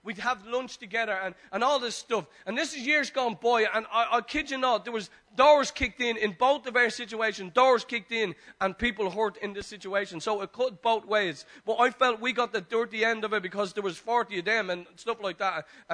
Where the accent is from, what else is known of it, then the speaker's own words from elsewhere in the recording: Dublin, Leinster, Ireland; growing up in Dolphin's Barn, which is the flats up the road, when heroin was really rampant